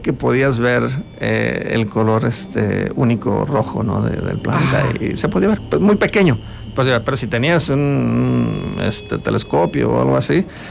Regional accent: Mexico; nos une algo, que es que somos mexicanos, ¿verdad?

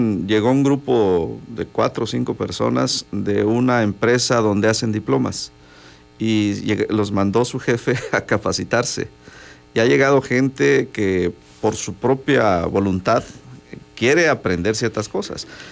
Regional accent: Comitán, Chiapas, Mexico; Bueno, yo soy de Comitán

